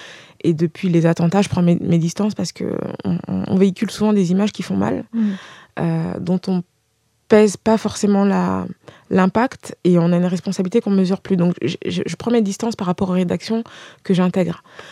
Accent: France; born there; Enfin, moi je suis née en France

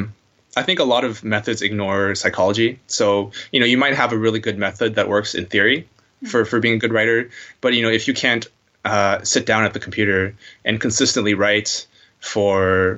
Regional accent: Florida, United States; I'm the first generation child of fresh off the boat parents. And so, but where I went to school, I'm from Florida in the United States, which is, you know, mostly pretty uniform culturally.

